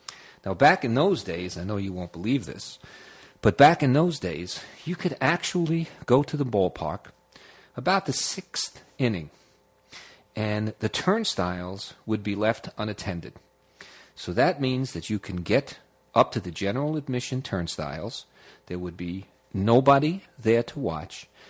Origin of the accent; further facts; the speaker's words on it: New York City, New York, United States; I was born in New York City. I'm actually in North Harlem, but spent almost my entire formative years in the South Bronx. And we actually lived between Yankee Stadium and the Polo Grounds.